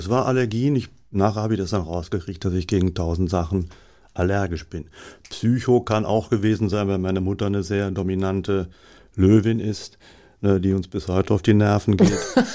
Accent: Tüddern, North Rhine-Westphalia, Germany; Meine Heimat, das sind so 7, 8, 9 Dörfer. Und die sind dann 49, sind die zu Holland dann gekommen. 14 Jahre später wieder retour.

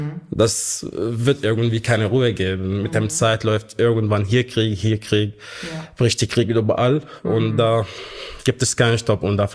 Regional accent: Kafar Böhm, Hama Governorate, Syria; now in Germany; Ich bin in Syrien, in der Hauptstadt Hama, in einer kleinen Gemeinde, die man auf Deutsch jetzt Kafar Böhm nennt, eine christliche Gemeinde. Bin ich dort geboren und aufgewachsen, habe ich die Gemeinde erst verlassen, wo ich nach Deutschland gekommen bin.

